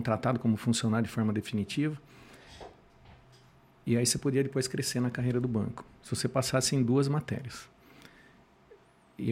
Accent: Jaú, São Paulo, Brazil; Terra do Calçado, interiorzão de São Paulo. Do quase lado... que o centro geométrico do estado de São Paulo.

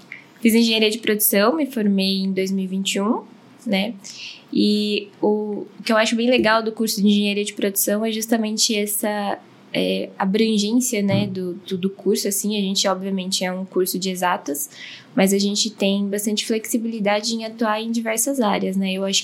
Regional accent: Sorocaba, São Paulo, Brazil; now in São Bernardo do Campo, Brazil; sou natural de Sorocaba, terrinha. Por questões de profissão, acabei me mudando lá para São Bernardo. Estou lá desde então. Mas sinto bastante falta, viu, desse calor aqui do interior.

